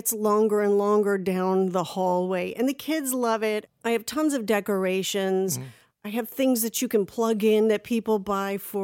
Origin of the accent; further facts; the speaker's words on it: New York City, New York, United States; Growing up on the Upper West Side, New York City, Manhattan, Halloween was so magical.